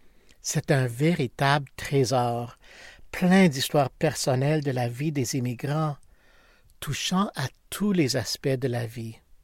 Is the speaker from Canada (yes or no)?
yes; Montreal, Quebec, Canada; born there; Je suis né au Canada, à Montréal, d'un père juif avec des racines roumaines et d'une mère grecque.